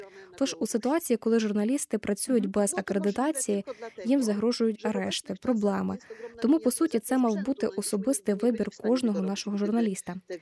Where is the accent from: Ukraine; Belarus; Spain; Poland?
Poland; Ukrainian is a second language; Я полька. Я не вдаю із себе білоруська.